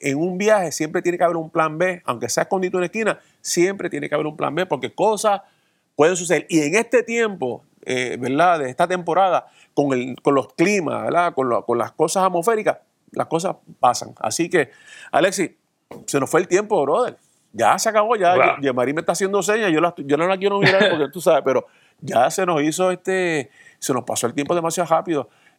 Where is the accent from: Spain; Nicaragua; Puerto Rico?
Puerto Rico; Son los socios de Puerto Rico y nosotros como boricua, ¿verdad?